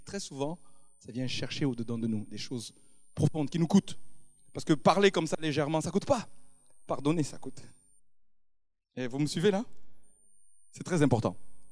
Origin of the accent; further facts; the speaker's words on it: France; moi je suis français au même titre que tout le monde.